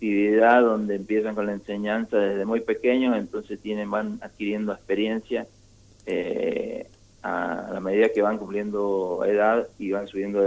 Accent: Jáchal, San Juan, Argentina; tienen claro dónde queda Hachal y de dónde somos. Somos de acá de San Juan

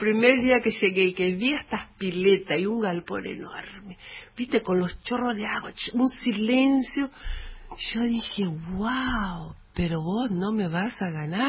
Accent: Minas Gerais, Brazil; Spanish is a second language; Soy brasileña, ¿viste? Naciste en Brasil. Yo nací en Minas Gerais

